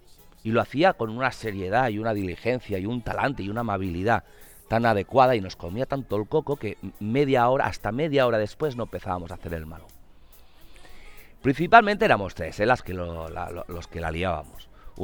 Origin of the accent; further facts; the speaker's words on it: Barcelona, Catalonia, Spain; born there; Yo nací en Barcelona, en el Hospital San Pau.